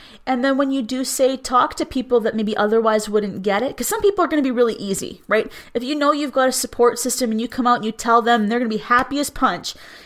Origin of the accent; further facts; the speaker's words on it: Cold Lake, Alberta, Canada; I'm from Cold Lake, Alberta, in northern Alberta. And beautiful place.